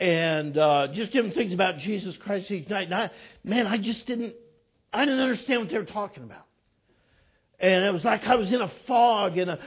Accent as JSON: {"language": "English", "region": "California", "country": "United States", "tie": "born or raised there", "said": "I grew up in California, up in the mountains by Yosemite National Park"}